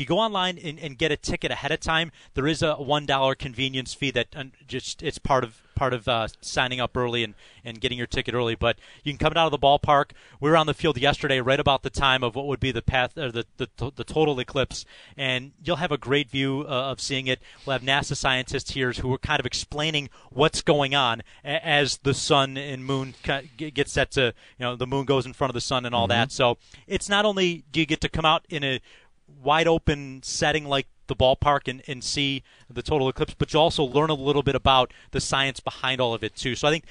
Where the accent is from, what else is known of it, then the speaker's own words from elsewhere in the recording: Buffalo, New York, United States; I was always jealous as a kid growing up in Buffalo.